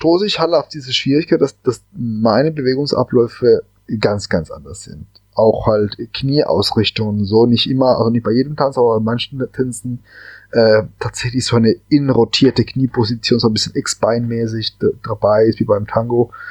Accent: Cali, Valle del Cauca, Colombia; German is a second language; Ich komme aus der Weltsalzer Hauptstadt. Ich bin ein gebürtiger Kolumbianer und bin in Cali aufgewachsen.

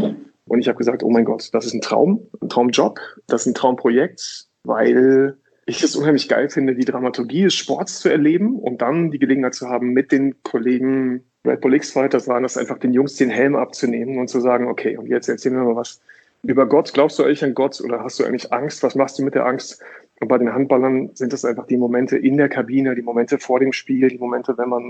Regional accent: Datteln, North Rhine-Westphalia, Germany; Ich komme aus Datteln, so von Nordzipfel des Ruhrgebiets. Da gab es nicht viel mehr damals, so in den 80ern.

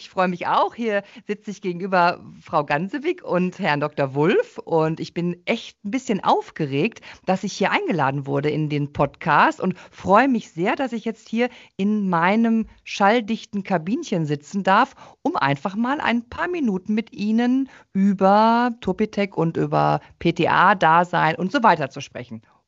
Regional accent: North Rhine-Westphalia, Germany; moved away as an adult; now in Koblenz, Germany; Ich bin nämlich eigentlich aus dem Ruhrpott. Ja, und bin dann 1997 aus dem Ruhrgebiet weggezogen in den Koblenzer Raum, in dem ich jetzt immer noch heimisch bin und mich auch sehr wohl fühle.

